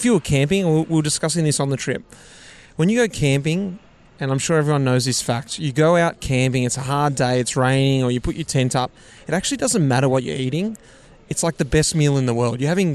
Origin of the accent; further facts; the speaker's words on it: Melbourne, Victoria, Australia; I'm from Melbourne and mum and dad live not too far from the centre of Melbourne. We're by no means in the centre, but we're definitely by no means in the country, just in the suburbs.